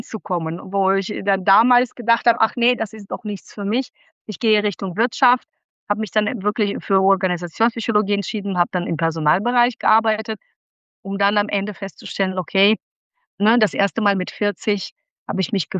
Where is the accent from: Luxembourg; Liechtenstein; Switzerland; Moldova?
Moldova; German is a second language; moved away as an adult; now in Germany; Ich komme aus Moldawien ursprünglich, also ehemalige Sowjetunion, und mit 19 bin ich nach Deutschland gekommen zum Studium.